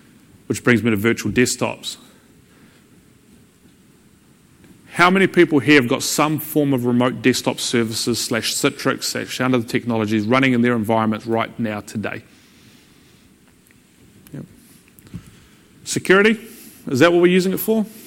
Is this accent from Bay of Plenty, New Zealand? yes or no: no; Wellington, New Zealand; I'm from Wellington, government everywhere.